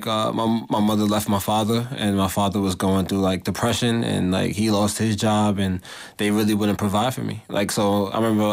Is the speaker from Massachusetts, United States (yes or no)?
no; New York City, New York, United States; Yeah, I grew up in New York City, in between the Bronx and Harlem.